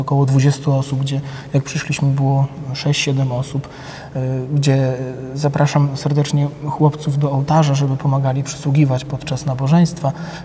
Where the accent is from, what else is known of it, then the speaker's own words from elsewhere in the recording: Podlaskie Voivodeship, Poland; u nas na Podlasiu to też było normalne, że zawsze kobieta, nawet małe dziewczynki, też miały przykrywane swoje głowy chustkami.